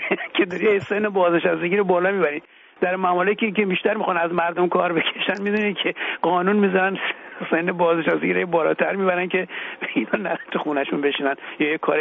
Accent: Iran; به عنوان یک ایرانی سال نو خورشیدی، عید سعید نوروز و این ودیعه فرخنده باستانی رو به همه ایرانی ها هر کجا هستند

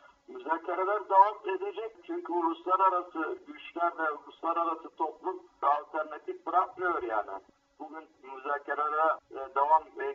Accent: Aleppo Governorate, Syria; Benim köyüm de oradadır, kontrolündedir ama orada da topraklarına o zulme karşı olmasına rağmen topraklarını tutmaya çalışıyor.

